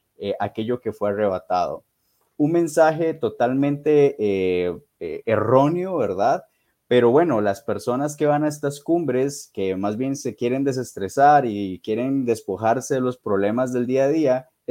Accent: Costa Rica; inclusive a partidos políticos en mi país, Costa Rica.

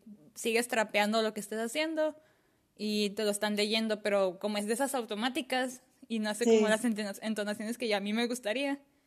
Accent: Sonora, Mexico; Yo soy de Sonora, güey.

